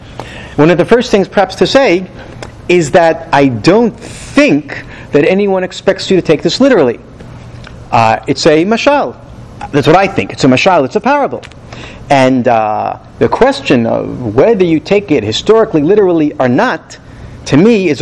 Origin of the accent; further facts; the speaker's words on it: United States; we all know a little bit about because we grew up in America